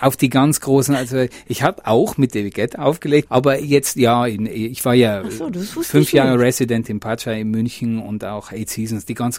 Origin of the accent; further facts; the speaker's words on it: South Tyrol, Italy; accent: South Tyrolean; moved away; Ich bin auch froh, dass ich mit den 21 Jahren jetzt im Ausland nicht meinen Südtiroler Dialekt verloren habe, dass ich immer noch mehr einbilde, akzentfrei Dialekt